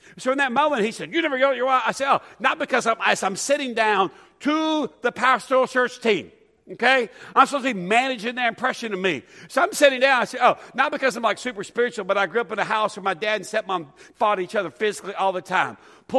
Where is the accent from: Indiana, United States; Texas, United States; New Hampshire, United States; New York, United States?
Texas, United States; I grew up in East Texas, okay? Just drunken rednecks that hunt anything, okay?